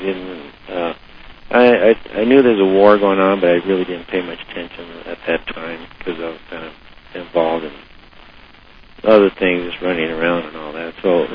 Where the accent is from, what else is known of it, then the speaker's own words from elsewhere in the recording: Fort Morgan, Colorado, United States; I was born in November 1915, November 11th. And grew up in a small town of northeast Colorado called Fort Morgan. And was a family of farmers.